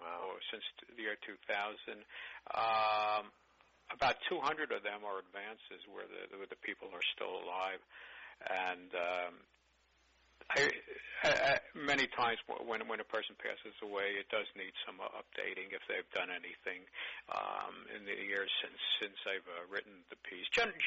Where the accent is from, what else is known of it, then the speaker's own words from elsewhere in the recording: Brooklyn, New York, United States; I grew up in Brooklyn, was an inveterate Dodger fan.